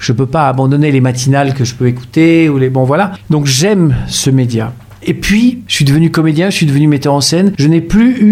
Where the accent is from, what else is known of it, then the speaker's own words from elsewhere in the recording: Limoges, Nouvelle-Aquitaine, France; born there; also born or lived in Paris / Lille; Je suis né ici, je suis né à Limoges, puis je suis parti, comme beaucoup de gens. Je suis parti à Paris, puis à Lille, pour mon travail de comédien. Et puis je suis revenu.